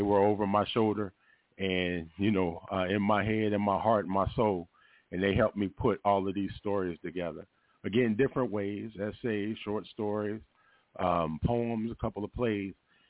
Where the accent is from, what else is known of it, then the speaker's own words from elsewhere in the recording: Cincinnati, Ohio, United States; born there; moved away; also born or lived in New Orleans; So I was born in New Orleans, moved up to Cincinnati as a young man, but I would always, you know, come back home as often as I could. Both my parents from New Orleans